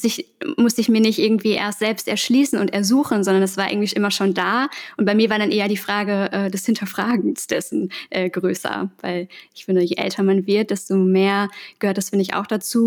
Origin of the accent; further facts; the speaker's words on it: Essen, North Rhine-Westphalia, Germany; born there; moved away as an adult; now in Berlin, Germany; ich bin gebürtig aus Essen und bin dann zum Studium nach Berlin gezogen, wobei ich in Potsdam studiert habe und dann so eine Pendlerin war, aber habe durchaus auch irgendwie so meine alte Heimat verlassen